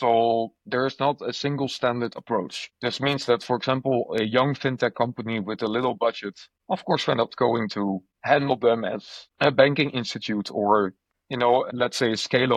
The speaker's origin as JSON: {"language": "English", "country": "Netherlands", "tie": "born or raised there", "said": "If I would walk on the street in the Netherlands, in my hometown, and I would start talking smack about blockchain to some random shop owner, he's just going to look at me like, I don't get it, you know?"}